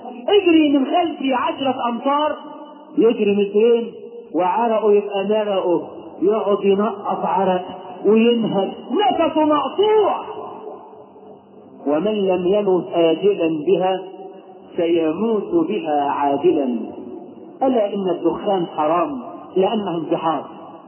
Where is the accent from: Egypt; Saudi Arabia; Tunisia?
Egypt; وإحنا عندنا في مصر